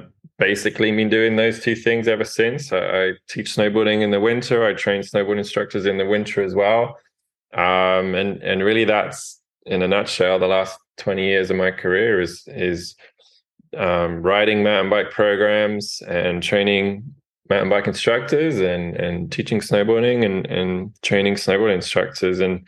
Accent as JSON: {"language": "English", "region": "England", "country": "United Kingdom", "said": "I'm English"}